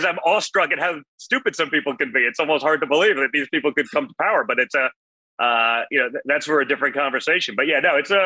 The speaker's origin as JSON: {"language": "English", "country": "United States", "said": "to be able to see it just as an American. It's like, man, it's pretty cool."}